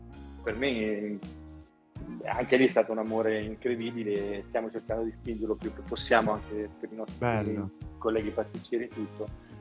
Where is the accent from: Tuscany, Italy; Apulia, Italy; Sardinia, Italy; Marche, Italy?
Marche, Italy; Ma arriva tutto, quindi grazie da marchigiano.